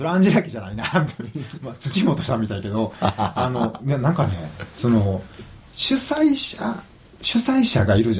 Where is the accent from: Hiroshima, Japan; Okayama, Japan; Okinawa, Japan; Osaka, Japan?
Osaka, Japan; accent: Osaka dialect; まあ、俺ら大阪弁やから、そのうまいこと言われる。